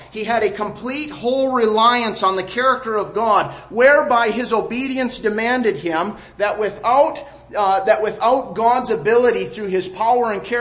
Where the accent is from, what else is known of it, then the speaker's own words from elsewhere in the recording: United States; You know, I'm American, you know